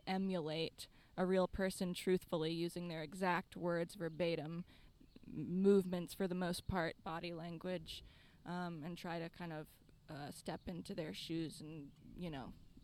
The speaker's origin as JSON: {"language": "English", "town": "Charlottesville", "region": "Virginia", "country": "United States", "tie": "born or raised there", "said": "Okay. Well, I grew up here in Charlottesville. My family moved to the area when I was about 3. Now I'm 22, so you could do the math about there."}